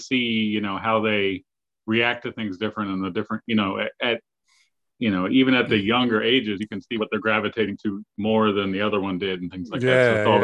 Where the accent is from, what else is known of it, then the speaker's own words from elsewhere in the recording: Kentucky, United States; moved away as an adult; 10 or 12 years ago, my wife and I, we're from Kentucky originally, I guess.